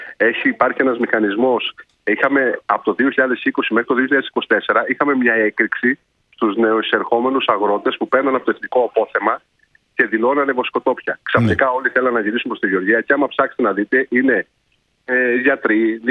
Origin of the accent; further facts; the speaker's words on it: Thessaly, Greece; επειδή είμαστε κοντοχωριανοί, είναι από την Καρδίτσα